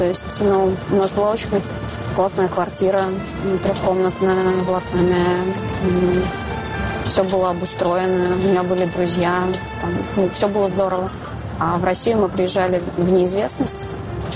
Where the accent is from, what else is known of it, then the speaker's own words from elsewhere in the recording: Estonia; now in Russia; Едем в город, в который я приехала из Эстонии.